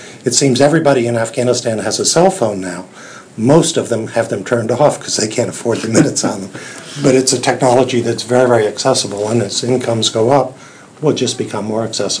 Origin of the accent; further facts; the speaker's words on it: Midwest, United States; Oh, it was quite a challenge and very different from where I grew up in the Midwest.